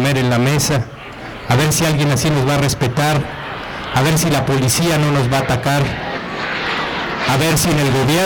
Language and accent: Spanish; Quintana Roo, Mexico; tanto como mexicanos, como ciudadanos de Quintana Roo